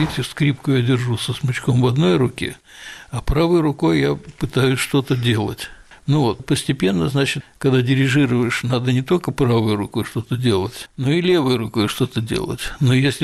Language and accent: Russian; Moscow, Russia; Я родился в Москве, жил в Москве и учился в Москве, и работал в Москве, хотя очень много ездил. Я был истинный, так сказать, житель большого города и москвич